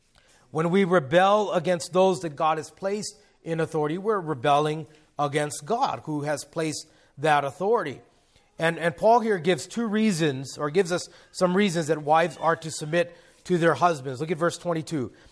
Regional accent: Hawaii, United States; I grew up in Hawaii. I'm just going to say it.

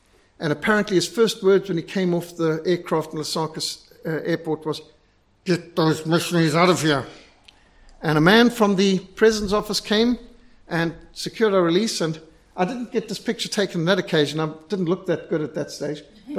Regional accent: South Africa; born there; Now, all of us had British passports, although I'm a South African citizen. I'm South African born.

